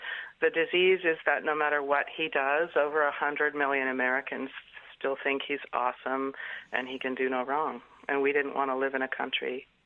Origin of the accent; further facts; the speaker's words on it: Canada; I'm a Canadian.